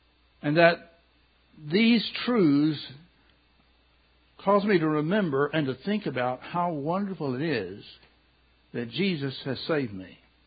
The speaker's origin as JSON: {"language": "English", "region": "Kentucky", "country": "United States", "tie": "born or raised there", "said": "I grew up in Kentucky, and there's a place or two where we knew, don't you go beyond the trespassing sign or you'd be in trouble."}